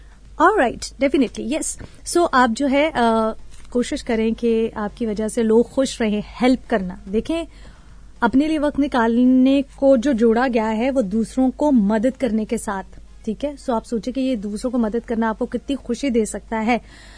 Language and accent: Hindi; Pakistan; या अगर मैं पाकिस्तानी लोगों की बात करूं, सो हम लोग बहुत ज्यादा मेहमान नवाज लोग हैं